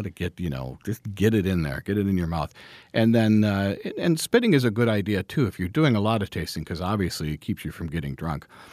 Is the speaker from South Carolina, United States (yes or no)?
no; Ohio, United States; I'm originally from Ohio. The wines of Northeast Ohio are just fantastic.